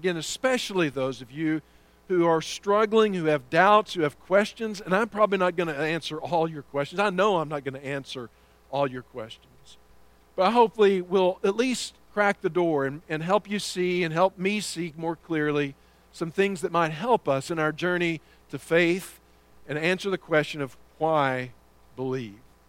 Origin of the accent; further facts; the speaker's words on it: Texas, United States; born there; now in Kentucky, United States; I am a Texan by birth, as Jeff mentioned a moment ago. And it's always great to get back to the Lone Star State. I've been in Kentucky for about 16 and a half years.